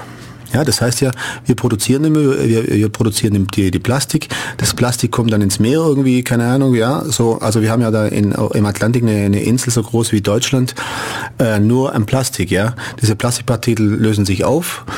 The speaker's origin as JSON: {"language": "German", "country": "Italy", "said": "Das weiß ich als Italiener, klar."}